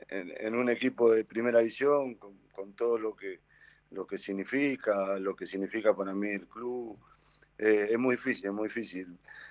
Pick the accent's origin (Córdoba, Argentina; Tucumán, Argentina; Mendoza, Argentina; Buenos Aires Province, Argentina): Mendoza, Argentina; caminar tranquilo en mi provincia, aparte porque soy mendocino